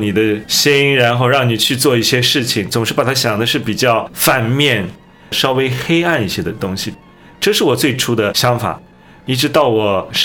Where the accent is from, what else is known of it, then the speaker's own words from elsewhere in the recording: Xinjiang, China; 我出生在中国的新疆，即使从内地来的弟兄姐妹啊，可能对新疆都不是特别的了解，觉得是一个异域的地方。